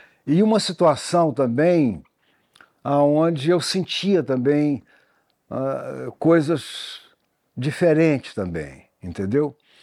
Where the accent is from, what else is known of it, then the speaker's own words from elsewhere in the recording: Ponte Nova, Minas Gerais, Brazil; nesse colégio salesiano, lá em Ponte Nova, na minha cidade natal